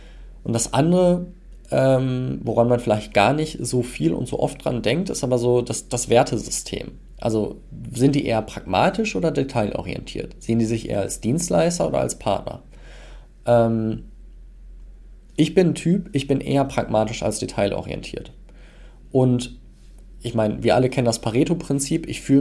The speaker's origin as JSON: {"language": "German", "region": "North Rhine-Westphalia", "country": "Germany", "said": "Wir kommen aus dem Pott, wir reden so, wie uns die Schnauze gewachsen ist."}